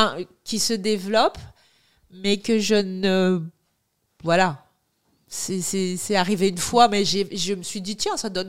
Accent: United Kingdom; accent: English; French is a second language

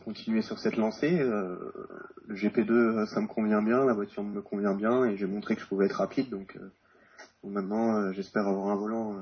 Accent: Mulhouse, Grand Est, France; j'ai 22 ans, je viens de Mulhouse en Alsace, comme ça peut s'entendre peut-être.

